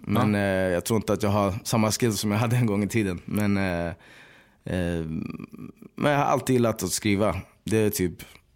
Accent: Sweden; fan det är skitsamma vad folk tycker, jag är svensk, eller Swede som brukade säga då

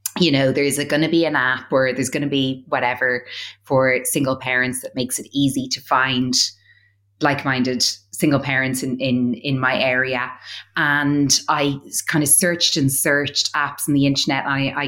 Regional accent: Ireland; We're the same age. Our sons are the same age. We're both from Ireland.

